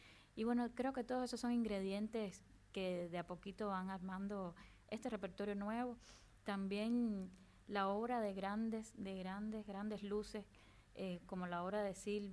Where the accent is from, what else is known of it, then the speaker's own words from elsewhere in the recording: Havana, Cuba; para nosotros que somos habaneros, que vivimos con el mar, casi que nos pasa por las venas, por la sangre.